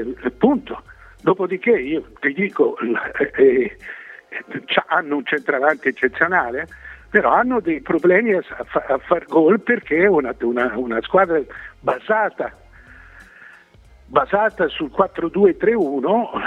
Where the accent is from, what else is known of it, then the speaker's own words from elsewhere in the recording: Florence, Tuscany, Italy; noi siamo fiorentini, non ce lo ricordiamo più